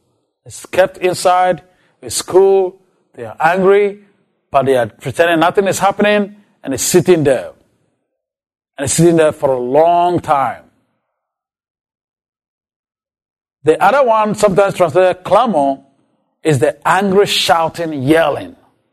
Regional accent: Ghana; English is a second language; In my home country, Ghana, we have a particular tribe in the northern Ghana, the Kokombas.

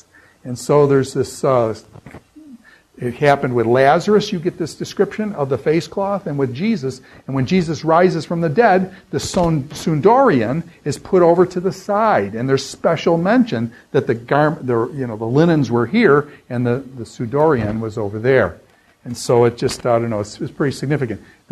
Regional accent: Grand Island, New York, United States; I grew up on Grand Island. That's my home.

